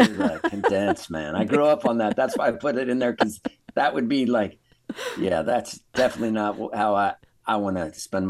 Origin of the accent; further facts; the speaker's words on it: Reno, Nevada, United States; because I grew up in Reno. And I grew up at the tail end of casino bands.